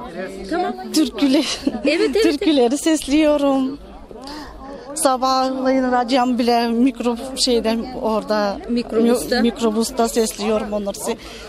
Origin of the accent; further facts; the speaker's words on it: Ezerche, Razgrad Province, Bulgaria; Ezerçe'denim. Meyve bahçemizle uğraşıyoruz.